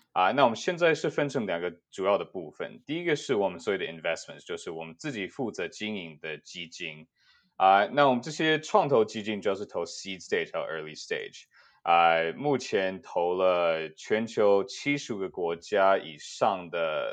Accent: Hsinchu, Taiwan; also born or lived in United States; 我自己算是在美国出生，幼稚园的时候有短暂待过台湾啊，后来回到美国，但是小六又回到台湾啊，在新竹读了国高中啊

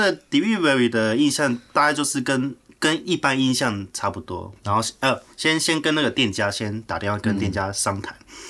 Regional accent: Taiwan; 我不是，我是台湾人。

